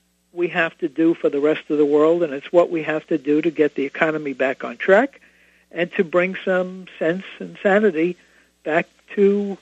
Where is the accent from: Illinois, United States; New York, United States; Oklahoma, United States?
New York, United States; Brooklyn; accent: Brooklyn; sometimes when I say auto, because of my Brooklyn accent, people don't understand